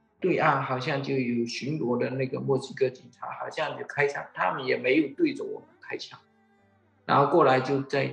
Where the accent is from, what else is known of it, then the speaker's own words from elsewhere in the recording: Fujian, China; now in United States; 我们福建人来的就是直接来直接去，因为我们不想等太多时间，我们的那边人都很急，你要去马上就去。